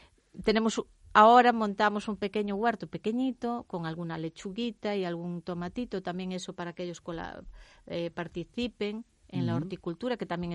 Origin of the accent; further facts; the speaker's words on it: London, United Kingdom; yo me crié en una residencia en Londres.